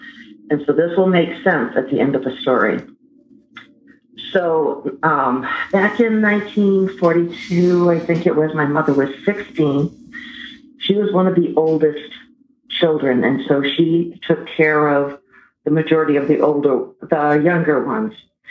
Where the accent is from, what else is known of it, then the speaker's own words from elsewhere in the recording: Northern New England, United States; And I'm from Northern New England, so we would heat by wood